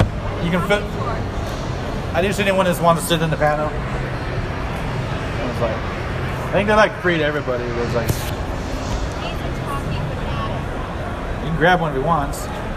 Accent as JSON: {"language": "English", "country": "United States", "said": "Maybe it's because I'm American."}